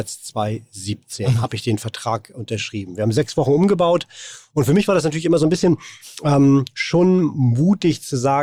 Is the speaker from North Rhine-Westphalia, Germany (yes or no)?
no; Warnemünde, Mecklenburg-Vorpommern, Germany; Aus Warnemünde. An der Ostsee.